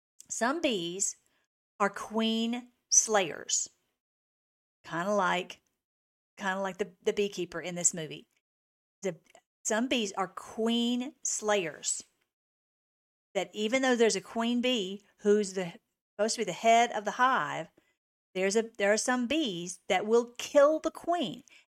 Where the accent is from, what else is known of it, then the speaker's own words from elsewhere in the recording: Tennessee, United States; I think you might know that I'm originally from Tennessee.